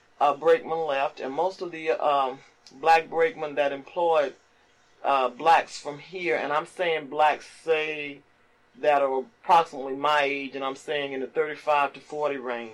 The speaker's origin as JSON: {"language": "English", "town": "Norfolk", "region": "Virginia", "country": "United States", "tie": "born there", "said": "I was born in Norfolk, Virginia. February 18th, 1948."}